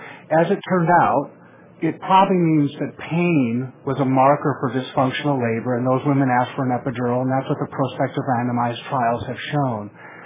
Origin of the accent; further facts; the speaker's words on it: Boston, Massachusetts, United States; I'm an anesthesiologist from Boston, and I would offer one caution.